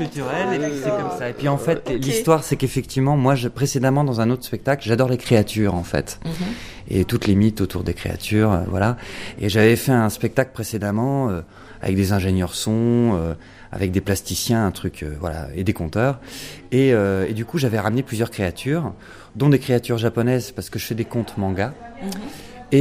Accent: Grand Est, France; D'Alsace.

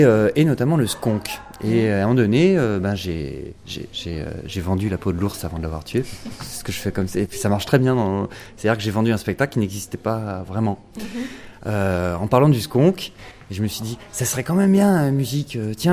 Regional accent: Grand Est, France; D'Alsace.

